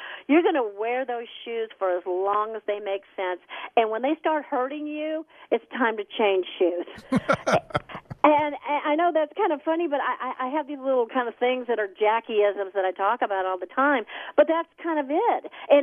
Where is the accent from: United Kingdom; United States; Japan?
United States; Indiana; I grew up in Indiana and went to the same university that David Letterman went to.